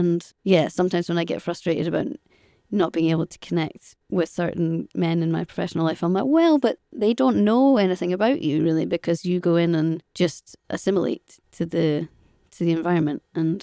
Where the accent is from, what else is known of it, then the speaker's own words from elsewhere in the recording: Scotland, United Kingdom; we're Scottish